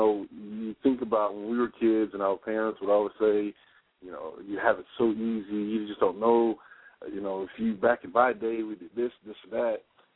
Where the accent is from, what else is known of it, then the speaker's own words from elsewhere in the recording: Houston, Texas, United States; I'm originally from Houston, Texas, in the home of life.